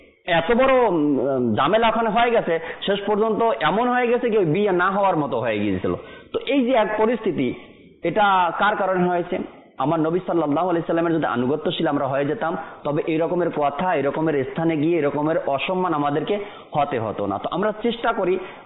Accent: Narayanganj, Dhaka Division, Bangladesh; আমি যেখানে বড় হয়েছি যে শহরে নারায়ণগঞ্জ

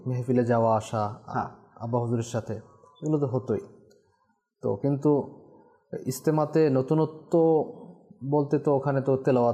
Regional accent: Barisal, Barisal Division, Bangladesh; also born or lived in Narayanganj; তো আমি তো, আমার বাড়ি তো বরিশাল, সেটা তো দর্শক জানে, জানেন। থাকতাম আমরা নারায়ণগঞ্জে

